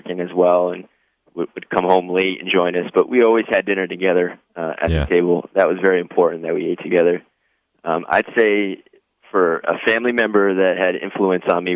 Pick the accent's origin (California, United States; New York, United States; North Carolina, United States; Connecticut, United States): Connecticut, United States; Simsbury; I grew up in Simsbury, which is about 15 minutes north of Hartford.